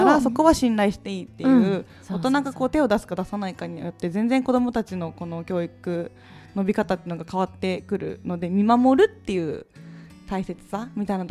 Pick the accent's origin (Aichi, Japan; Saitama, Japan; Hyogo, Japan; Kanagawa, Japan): Aichi, Japan; 愛知県出身です。